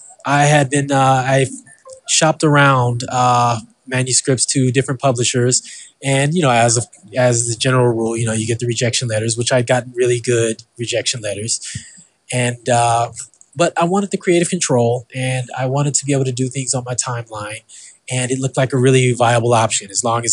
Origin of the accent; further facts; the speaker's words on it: Carson, California, United States; now in Vancouver, Canada; Well, I am originally from Carson, which is a suburb of Los Angeles, California. I currently live in Vancouver